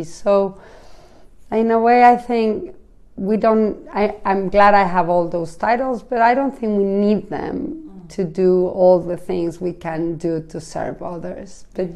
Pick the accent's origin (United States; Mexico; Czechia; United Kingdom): Mexico; I come from Mexico, and of course in Mexico that it's even more because it's still Latin America